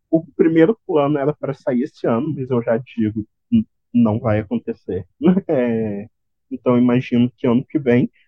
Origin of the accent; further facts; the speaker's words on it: Minas Gerais, Brazil; eu decidi meio que eu sou de Minas, e eu decidi pensar como seria um conto de fadas mineiro